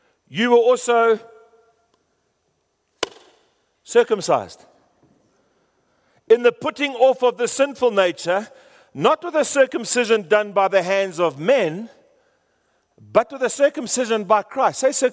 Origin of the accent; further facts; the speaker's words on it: Pretoria, Gauteng, South Africa; When I grew up in Pretoria, this is how we worshiped.